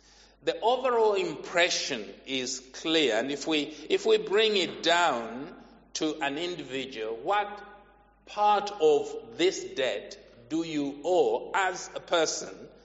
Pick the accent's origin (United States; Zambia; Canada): Zambia; My home country, Zambia, is somewhere around 108 in a list of 190 countries.